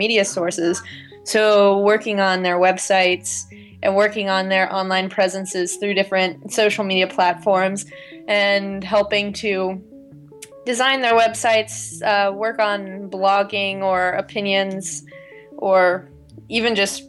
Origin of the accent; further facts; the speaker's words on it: Brookville, Indiana, United States; also born or lived in Cincinnati; I was born in Cincinnati, and I was raised in Brookville, Indiana, which is about 45 minutes out of downtown Cincinnati.